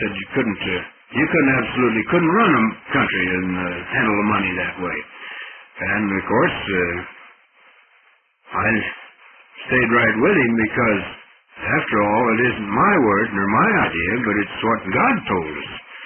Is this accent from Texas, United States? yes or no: no; Arizona, United States; and I suppose because I was from Arizona, asked me to come back between 4:30 and 5